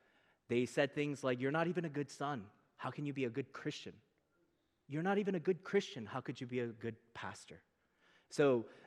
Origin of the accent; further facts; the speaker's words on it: United States; But I remember as I was growing up in America, finances became an incredibly primary concern of my family